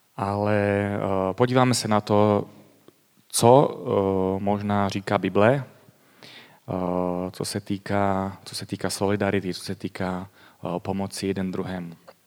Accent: Bohumín, Moravian-Silesian Region, Czechia; jsem vyrůstal v křesťanských sborech. V Čechách pocházím z Bohumína, ze severní Moravy. Celý život jsem v církvi strávil v křesťanských sborech

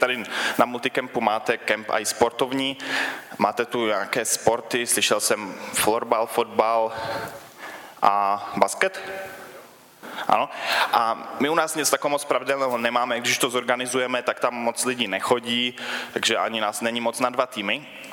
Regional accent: Havířov, Moravian-Silesian Region, Czechia; jsem z Havířova. To je takové město trošku nahoru odtud, asi 100 kilometrů. A jsem z církve ESK.

